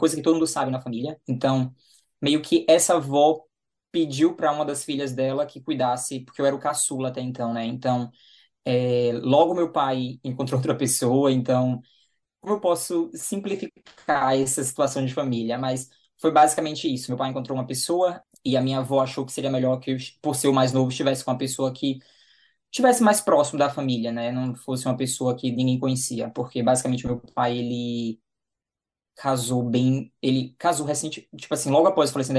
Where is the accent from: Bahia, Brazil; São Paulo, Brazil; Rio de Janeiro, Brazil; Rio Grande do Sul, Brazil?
Bahia, Brazil; Salvador; moved away as an adult; also born or lived in Alagoas / Pernambuco; now in New Zealand; Daí eu morei até 4, 5 anos em Pernambuco, na zona da Mata Pernambucana. E aí, a partir disso, eu me mudei para Salvador. E aí eu morei em Salvador dos 5 anos, aproximadamente, até 28, antes de mudar aqui para Nova Zelândia. Então, eu sempre falo que eu sou baiano